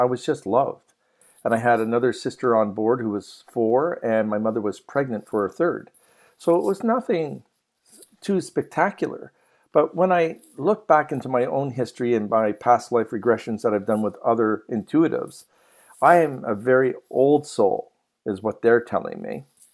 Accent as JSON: {"language": "English", "region": "Quebec", "country": "Canada", "tie": "born or raised there", "said": "So I had to wait until I was actually 6 before I went into school back in good old Quebec."}